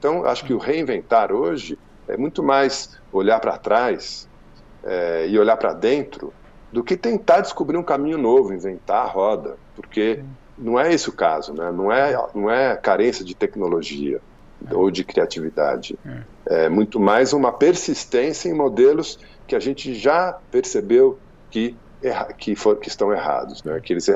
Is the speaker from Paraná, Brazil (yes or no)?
no; São Paulo, Brazil; born there; Eu estou falando de São Paulo, onde eu nasci, o bairro que eu nasci, no Tucuruvi.